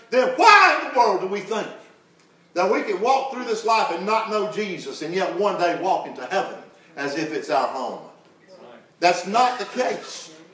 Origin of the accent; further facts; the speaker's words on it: the South, United States; Because we're from the South. We're polite.